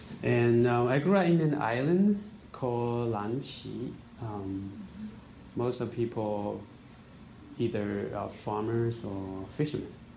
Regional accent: China; English is a second language; now in United States; I'm originally from China.

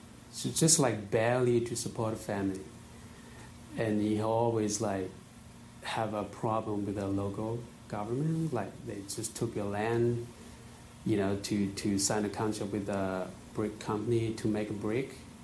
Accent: China; English is a second language; now in United States; I'm originally from China.

